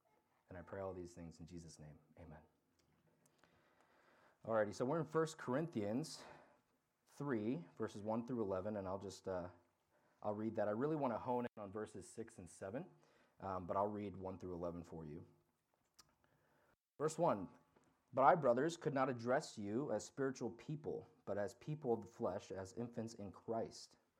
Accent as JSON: {"language": "English", "region": "Pennsylvania", "country": "United States", "said": "I'm from Lancaster County originally. You know, farmers, they work hard."}